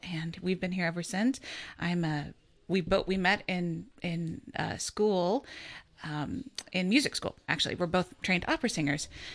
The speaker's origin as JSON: {"language": "English", "town": "Kennesaw", "region": "Georgia", "country": "United States", "also_born_or_lived": "Nashville", "lives_now": "Atlanta, United States", "said": "I actually come from Kennesaw, Georgia. My home parish is St. Catherine of Siena in Kennesaw. And I moved to Atlanta from Nashville about 13 years ago, I guess, maybe almost 14 now."}